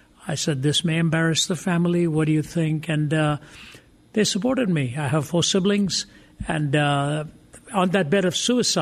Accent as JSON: {"language": "English", "region": "Delhi", "country": "India", "tie": "born or raised there", "also_born_or_lived": "Chennai", "moved": "as an adult", "lives_now": "Canada", "said": "I was 20 years old when I moved to Canada, but prior to that, my home was India. I'm an Indian by birth, born in the southern city of Chennai, where the language is Tamil, and raised in the northern city of Delhi"}